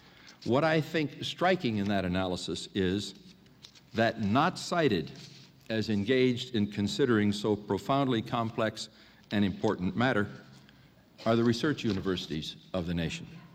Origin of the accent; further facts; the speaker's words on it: South Bend, Indiana, United States; Expecting a visit from a schoolmate from South Bend, my hometown, then studying